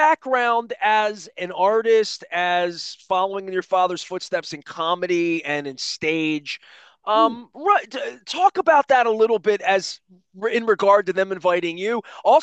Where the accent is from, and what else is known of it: Dundalk, Maryland, United States